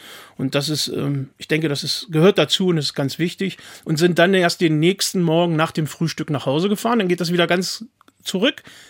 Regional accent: Lower Saxony, Germany; Ja, wir sind aus dem Landkreis Goslar.

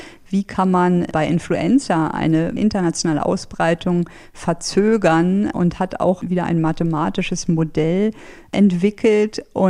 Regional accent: Germany; Und dann kam ich mir als Deutscher, sage ich mal, wirklich blöd vor

